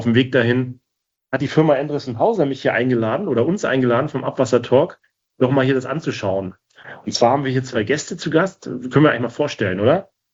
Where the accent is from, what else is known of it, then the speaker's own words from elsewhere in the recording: Mecklenburg-Vorpommern, Germany; Man denkt immer, wir haben super Hochdeutsch bei uns in Norddeutschland. Wir kommen ja beide aus Mecklenburg-Vorpommern. Aber an solchen Wörtern merkt man dann doch noch, wo man herkommt, ne?